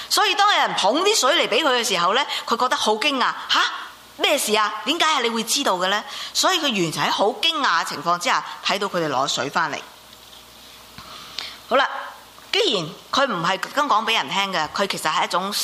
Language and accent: Cantonese; China; 其实我们作为中国人，我们其实都见得多的了。